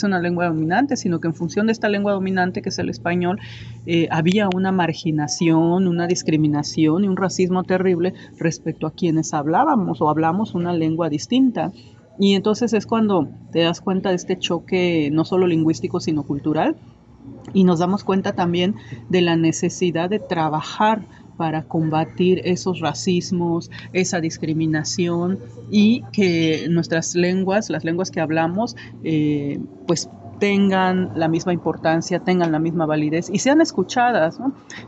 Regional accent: Juchitán, Oaxaca, Mexico; first language Zapotec; Spanish is a second language; soy hablante del Diyazá o zapoteco de la región del Istmo, soy originaria de Juchitán, Oaxaca

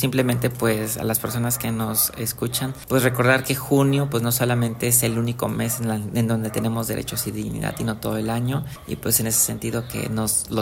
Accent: Veracruz, Mexico; born there; tuve que rectificarme en Ciudad de México a pesar de que nací en Veracruz

